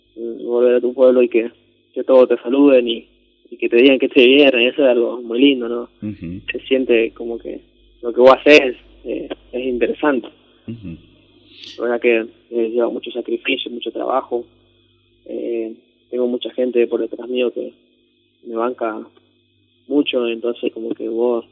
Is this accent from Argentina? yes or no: yes; Chaco, Argentina; toda la gente a quien represento, así a mi pueblo, a mi Chaco, se sienta orgulloso